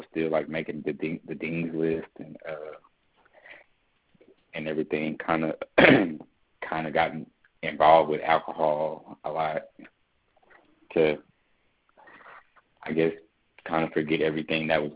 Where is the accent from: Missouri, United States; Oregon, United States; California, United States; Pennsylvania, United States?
Oregon, United States; And so, like, I'm from Oregon.